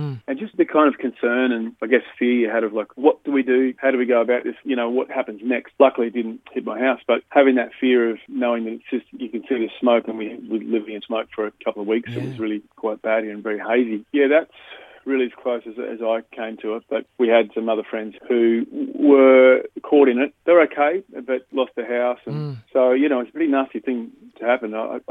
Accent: Byron Bay, New South Wales, Australia; Yeah, the funny thing is I'm from Byron.

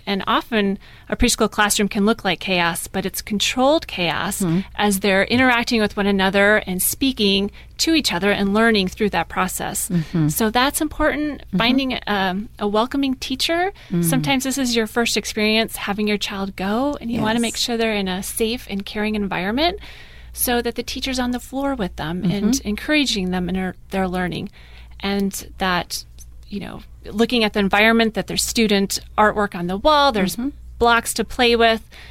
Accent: Minnesota, United States; now in Texas, United States; No, we're originally from Minnesota.

